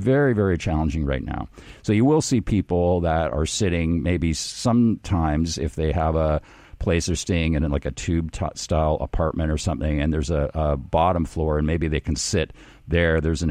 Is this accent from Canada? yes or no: yes; Vancouver, British Columbia, Canada; the last place I had in Vancouver, my hometown, was 1100 square feet.